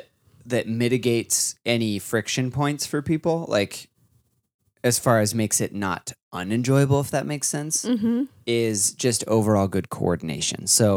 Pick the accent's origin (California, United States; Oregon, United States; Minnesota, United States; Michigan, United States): Oregon, United States; also born or lived in Idaho; Because it was the hot time of the year was so short where I grew up. But when we moved from Oregon to Idaho, the summers were a lot drier and a lot hotter.